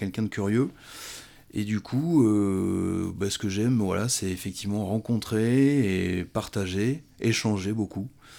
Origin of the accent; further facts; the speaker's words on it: Talence, Nouvelle-Aquitaine, France; born there; now in Douarnenez, France; j'ai 44 ans. Je suis né à Talence, pas très loin de Bordeaux. Et j'habite depuis 2 ans et demi, bientôt 3 ans, à Douarnenez.